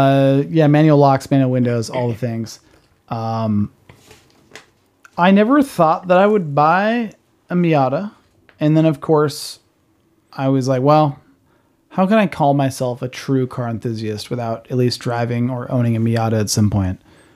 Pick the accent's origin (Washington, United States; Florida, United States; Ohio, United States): Washington, United States; Seattle; I grew up in Seattle, Washington, and next door, my neighbor's name was John, and he was a pilot.